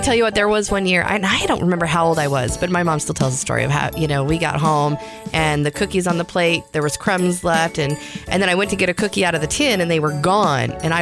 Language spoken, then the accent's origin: English; St. Louis, Missouri, United States; And growing up in St. Louis, there's a lot of subdivisions, lights